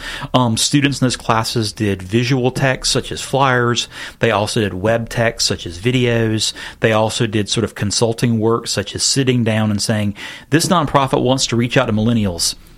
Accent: the South, United States; I'm tangenting, but I'm from the South. That's what we do.

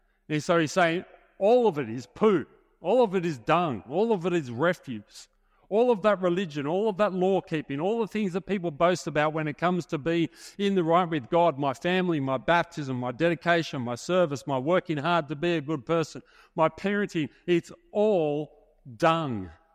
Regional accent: Sydney, New South Wales, Australia; born there; I was born in the Hills District of Sydney, which is a great place to be born into because it's not snobbery, but it's respectable and down to earth.

